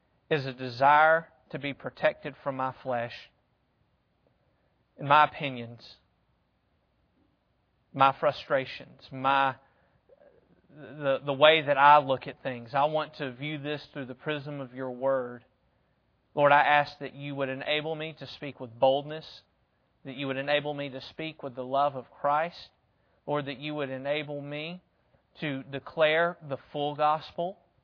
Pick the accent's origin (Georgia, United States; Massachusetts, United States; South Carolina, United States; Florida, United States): Georgia, United States; I'm from Georgia. I grew up in the South.